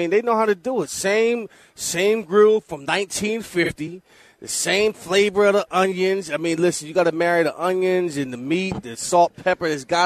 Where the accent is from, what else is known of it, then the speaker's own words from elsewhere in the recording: Philadelphia, Pennsylvania, United States; I'm from Philly. I'm really I live in Delaware.